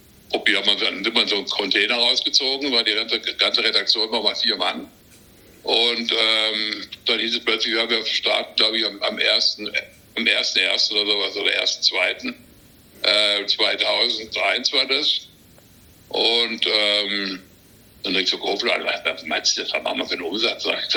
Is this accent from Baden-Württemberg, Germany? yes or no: yes; Baden-Württemberg, Germany; Und ich komme aus Südbaden